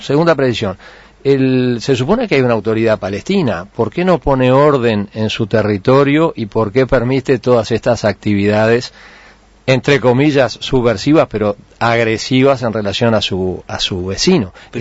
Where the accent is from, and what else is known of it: Uruguay